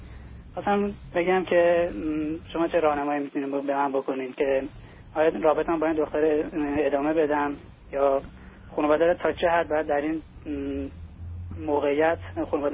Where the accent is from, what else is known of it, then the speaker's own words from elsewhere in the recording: Iran; moved away; من تا 3 سال پیش از ایران اومدم بیرون و در اون موقعی که در ایران بودم با هم دیگه رابطه می‌رفتم می‌دیدم در مدرسه